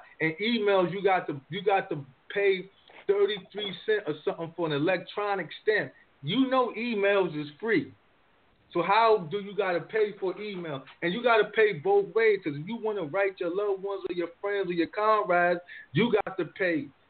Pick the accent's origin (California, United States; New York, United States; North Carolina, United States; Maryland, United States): New York, United States; I had to stop calling home because I was locked up in Virginia, but I'm from New York.